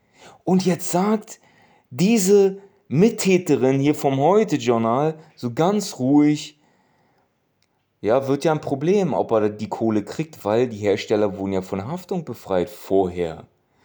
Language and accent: German; Turkey; Das muss ich euch als Türke einfach immer wieder sagen